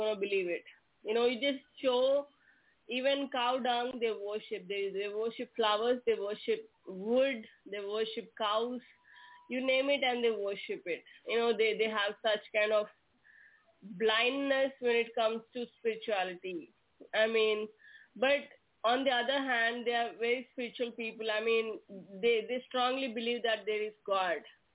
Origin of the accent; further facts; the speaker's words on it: South India, India; So I come from South India, from a Hindu family. Okay, and it's a culture here to grow up in a joint family.